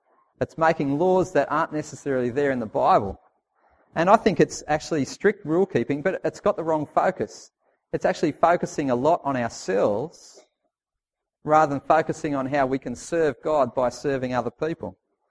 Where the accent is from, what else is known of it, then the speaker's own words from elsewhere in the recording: Glenbrook, New South Wales, Australia; I grew up in Glenbrook in the Blue Mountains